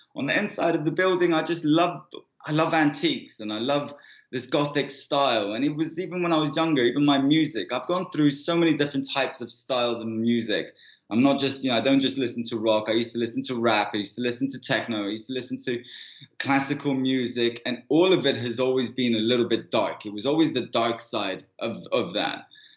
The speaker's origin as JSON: {"language": "English", "town": "Hampstead", "region": "London", "country": "United Kingdom", "tie": "born or raised there", "said": "I was raised in Hampstead. I went to college in Belsize Park, and I hanged out in Camden Town every single day."}